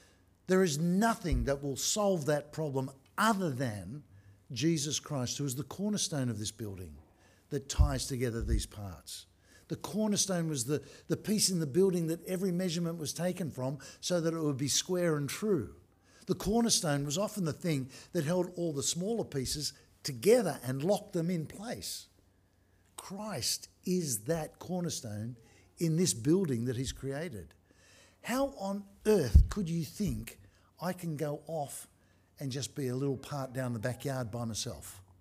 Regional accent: Sydney, New South Wales, Australia; Now, I grew up in Sydney.

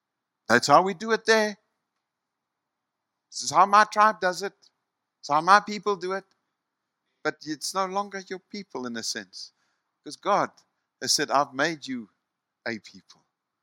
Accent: South Africa; Are people more aware of me being a South African than a believer?

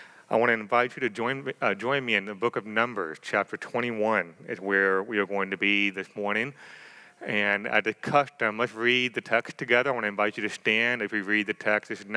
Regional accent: Tampa, Florida, United States; so I'm from Florida originally, and so I grew up in Tampa, Florida.

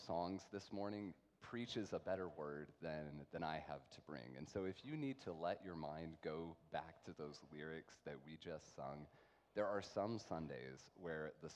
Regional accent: Allen, Texas, United States; also born or lived in Richardson; I'm from Allen. I lived here in Richardson until I was about 10. My family moved up to the northern suburbs when I was in fourth grade.

